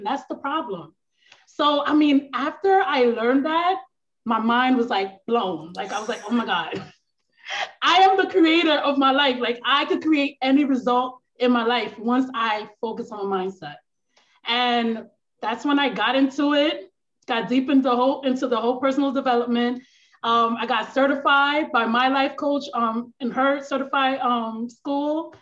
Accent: New York City, New York, United States; I'm from New York, the boogie down Bronx.

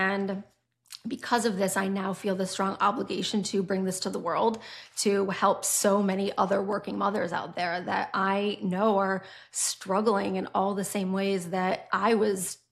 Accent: Michigan, United States; now in Westchester, United States; I was born and raised in Michigan, but I now live in Westchester, New York with my husband and my two kids who are 8 and 3.

